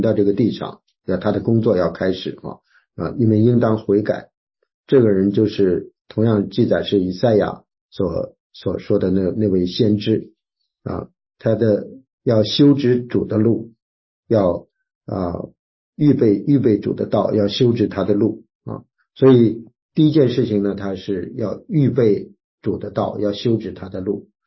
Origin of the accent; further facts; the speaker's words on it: China; 我们中间很多是从这个中国大陆来的弟兄姐妹，那从中国大陆来，就说以前几十年以前所面临的一个最大的难处就是